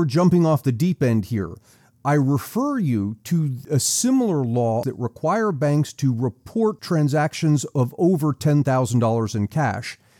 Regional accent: Pennsylvania, United States; My home state of Pennsylvania is considering a bill

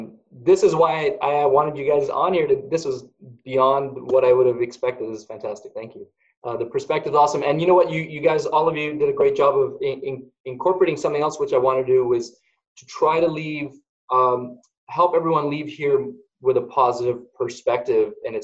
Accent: Canada; I say your because I'm Canadian.

